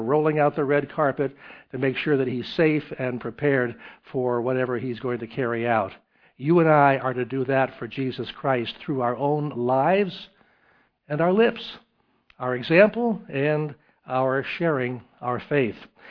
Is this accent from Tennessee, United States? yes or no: yes; Knoxville, Tennessee, United States; I was from Knoxville, Tennessee, and that ranks high among those who are Bible believers.